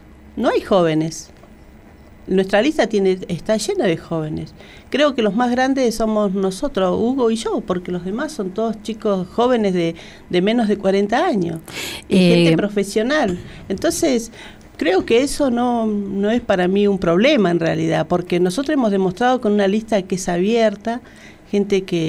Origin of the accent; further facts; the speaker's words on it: Zapala, Neuquén, Argentina; yo soy nacida y criada en Zapala, más de 26 años militando.